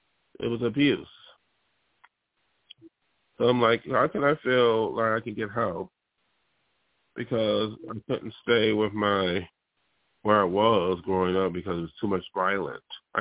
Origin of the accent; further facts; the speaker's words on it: Buffalo, New York, United States; Especially where I come from. I come from Buffalo, and Buffalo is very, supposedly liberal. It's very liberal. You know, New York State, very liberal.